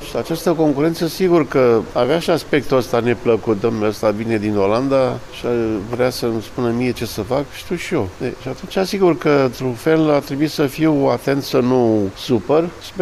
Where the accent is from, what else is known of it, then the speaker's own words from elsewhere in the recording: Romania; În primul rând, ca român, ai voie astăzi să locuiești, să lucrezi oriunde în Europa